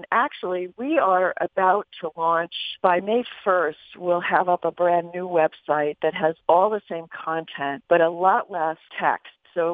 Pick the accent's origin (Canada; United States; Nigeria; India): United States; one of my struggles as an American has always been the difficulty of my fellow citizens to fully embrace the kind of diversity that makes us thrive